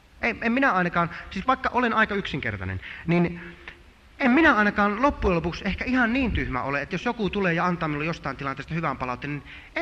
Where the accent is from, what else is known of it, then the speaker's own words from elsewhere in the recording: Savo, Finland; meillä Savossa oli vähän sellainen kuvio, että muistan kun minullekin nuorena poikana